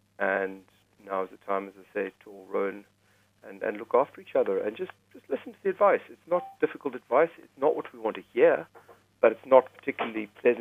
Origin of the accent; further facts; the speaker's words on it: South Africa; I'm old enough to be part of, growing up in South Africa where we were the last to be vaccinated against smallpox.